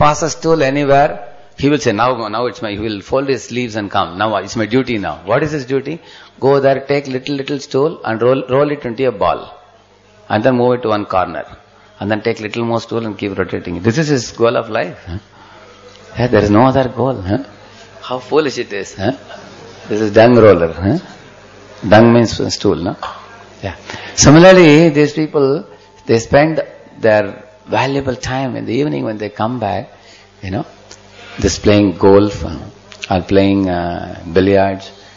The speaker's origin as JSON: {"language": "English", "region": "South India", "country": "India", "said": "Because I come from South India, from a certain place, where we had a Vishnu temple."}